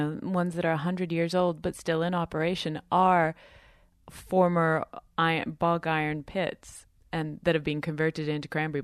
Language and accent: English; United Kingdom; I'm originally British